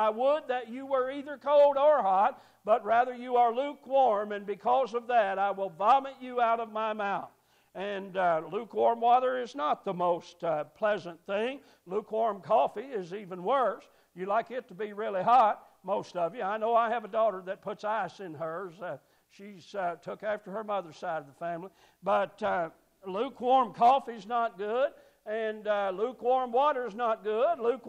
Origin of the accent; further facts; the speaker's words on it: Spencer Creek, Kentucky, United States; I grew up on Spencer Creek in Montgomery County, Kentucky, near where I live now.